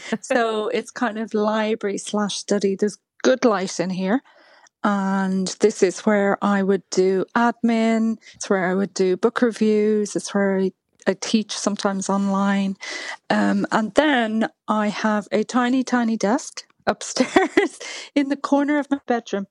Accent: Dalkey, Leinster, Ireland; now in Dun Laoghaire, Ireland; I live in Dunleary. I grew up in Dalkey, but when we were looking for houses roughly just over 20 years ago, Dunleary was where we could afford.

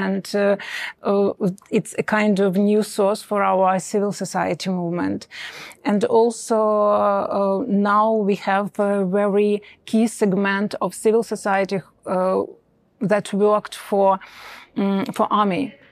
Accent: Eastern Ukraine, Ukraine; English is a second language; you already know that I'm from Eastern Ukraine, from occupied territories.

